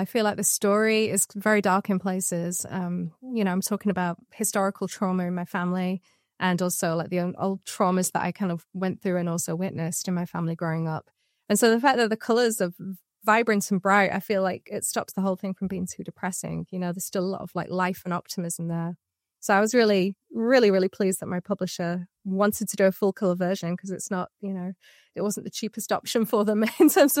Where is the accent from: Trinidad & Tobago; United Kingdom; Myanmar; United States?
United Kingdom; Manchester, North West England; I'm from Manchester, and so I don't drive. I never learned to drive.